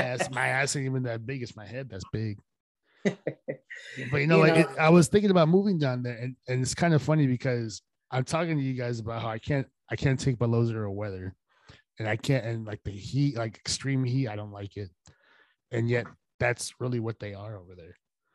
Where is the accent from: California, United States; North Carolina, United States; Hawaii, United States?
California, United States; For example, since we grew up here in the Bay Area, most people in our area are more liberal, right?